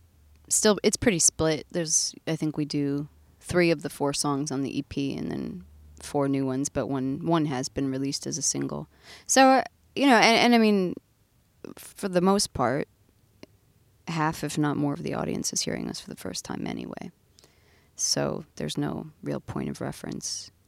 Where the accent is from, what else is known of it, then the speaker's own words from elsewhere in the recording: New York, United States; We grew up in New York.